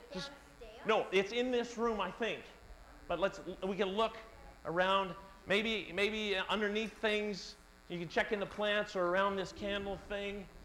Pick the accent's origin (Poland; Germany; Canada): Canada; And I'm like, that's part of being Canadian.